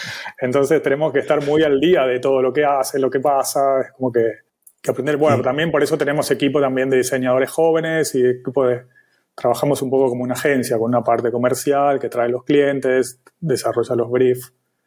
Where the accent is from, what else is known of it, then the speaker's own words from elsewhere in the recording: Argentina; moved away as an adult; now in Barcelona, Spain; Yo soy argentino y en el 2000 he viajado para Barcelona.